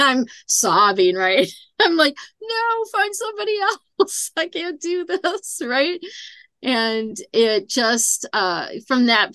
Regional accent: Minnesota, United States; So I was born and raised in Minnesota.

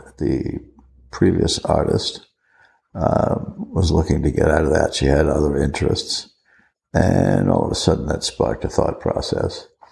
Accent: Rhode Island, United States; I was born in Rhode Island and I grew up on the Atlantic Ocean.

